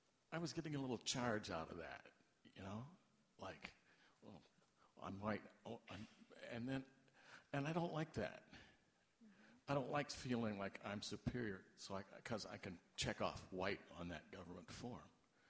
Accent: San Francisco, California, United States; from San Francisco.

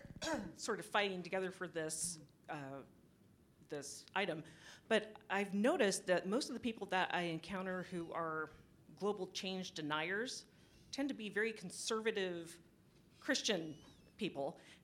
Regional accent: Vista, California, United States; from Vista, California.

